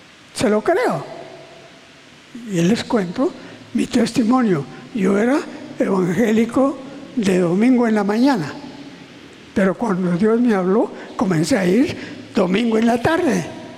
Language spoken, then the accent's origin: Spanish; San Marcos, Guatemala; y San Marcos, la cabecera departamental, no tenía ni iglesia, solo había una familia.